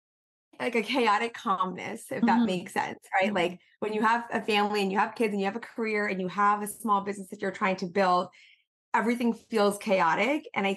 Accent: New York, United States; So I was born and raised in New York. I did residency in Atlanta, which is what brought me to Georgia.

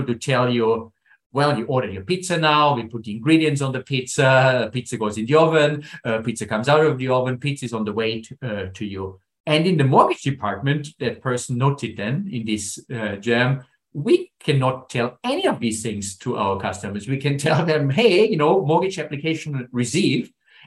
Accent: Austria; English is a second language; I'm from Austria, so, you know, the mountaintop is something I can certainly relate

